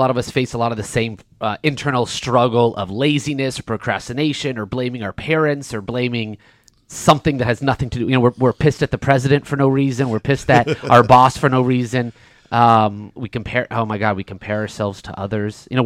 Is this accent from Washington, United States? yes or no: no; Los Angeles, California, United States; Yeah, I grew up in Los Angeles. Every time I leave the state, I come back.